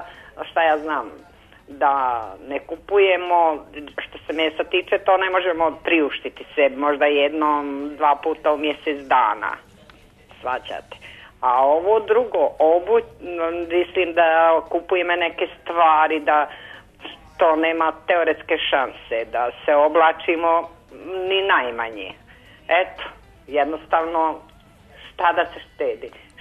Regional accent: Croatia; moved away; Mi smo iz Hrvatske došli, iz Diglice s mamom.

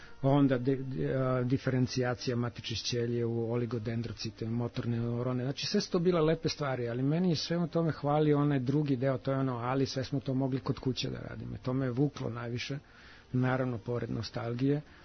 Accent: Kragujevac, Šumadija, Serbia; Ja ga volim ne samo zato što je moj rodni grad

